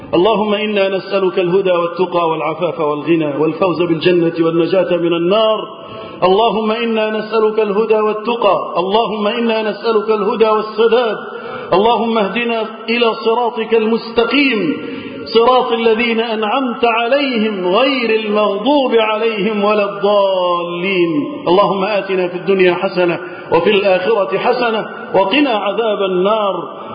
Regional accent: Egypt; بلدنا مصر

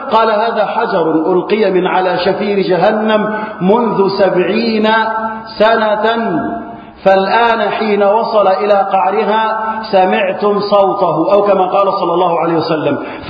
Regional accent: Egypt; وأن تحفظ بلدنا مصر وسائر بلاد المسلمين من الفتن

